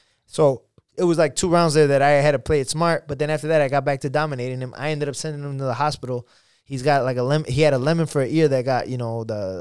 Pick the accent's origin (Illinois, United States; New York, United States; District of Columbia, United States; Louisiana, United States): Illinois, United States; Chicago; it was a draw in my hometown in Chicago.